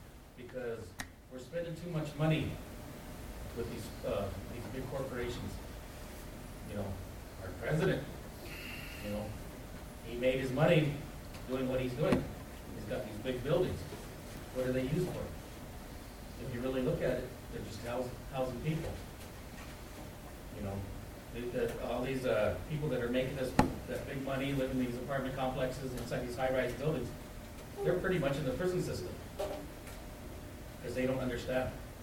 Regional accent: New Mexico, United States; I come from the Navajo Nation of New Mexico.

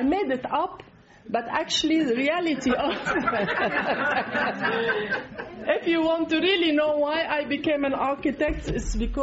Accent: Jordan; became a refugee, and we went to Jordan, and I grew up in Jordan as a refugee

